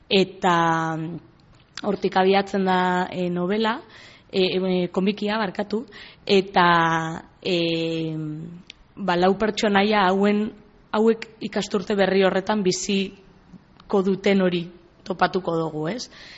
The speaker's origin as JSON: {"language": "Basque", "town": "Eibar", "region": "Basque Country", "country": "Spain", "said": "Ni Eibartarra naiz"}